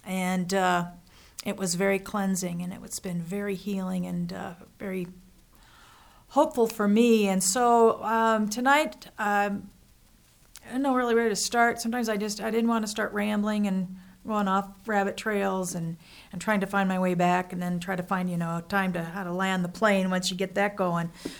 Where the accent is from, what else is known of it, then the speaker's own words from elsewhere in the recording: Lakewood, United States; Moving back to the house that I grew up in Lakewood, brought up a lot of family issues